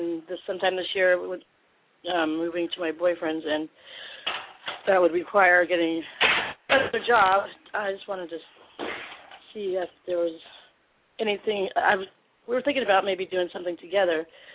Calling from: San Diego, California, United States; I'm in San Diego.

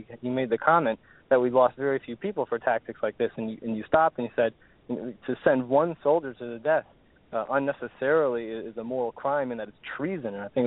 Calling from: Connecticut, United States; I'm calling from Connecticut.

